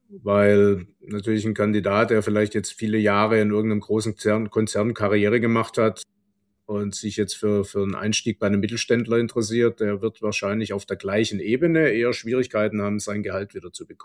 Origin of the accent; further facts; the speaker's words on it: Esslingen am Neckar, Baden-Württemberg, Germany; ich komme ja aus Esslingen am Neckar, ne, im Neckartal, ganz viel Autobau, viele Zulieferer, kleine wie große